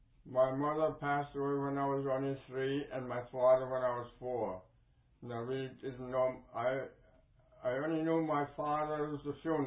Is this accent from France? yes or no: no; Charleville, County Cork, Ireland; I was born in Ballysally, Charleville, County Cork, Ireland, October 8, 1907.